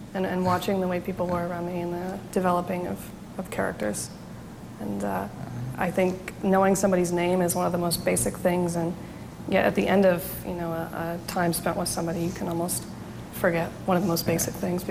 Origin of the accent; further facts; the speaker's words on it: Seattle, Washington, United States; Mostly in Seattle.